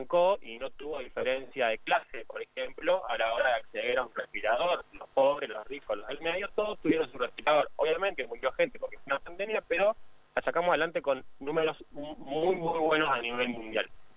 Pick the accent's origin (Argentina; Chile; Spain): Argentina; Nosotros tenemos muchas cosas buenas e históricas de las cuales enorgullecernos como argentinos